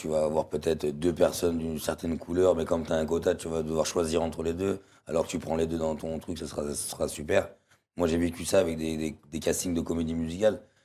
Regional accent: Lyon, Auvergne-Rhône-Alpes, France; Moi je viens de Lyon, des quartiers assez sensibles.

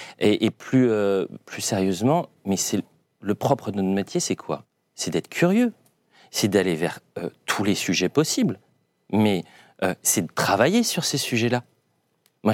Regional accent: Paris, Île-de-France, France; À Paris, mais aussi un peu dans le sud-est.

